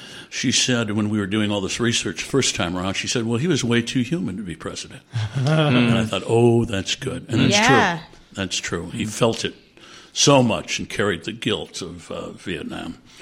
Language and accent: English; Peoria, Illinois, United States; I'm from Peoria, Illinois, and I really. Oh my God, we're very middle class.